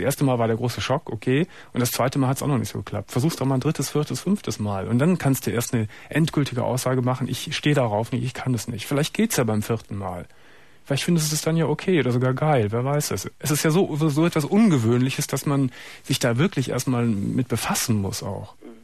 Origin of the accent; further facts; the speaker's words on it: Gummersbach, North Rhine-Westphalia, Germany; Ich sage von hier aus schöne Grüße in meine alte Heimatstadt Gummersbach.